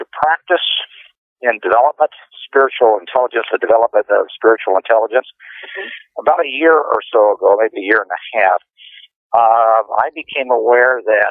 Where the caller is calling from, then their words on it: San Diego, California, United States; I'm calling from San Diego.